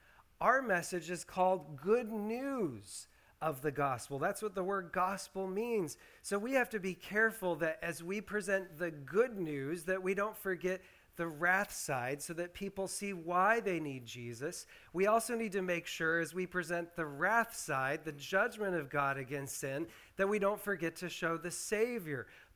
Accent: Prescott, Washington, United States; But I grew up 30 minutes from there in a little tiny town called Prescott.

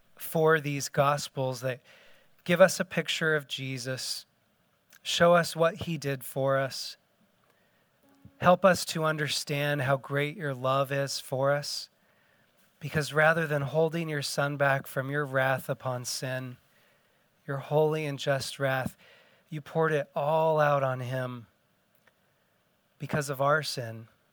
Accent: United States; And as an American, I've had a hard time understanding this concept

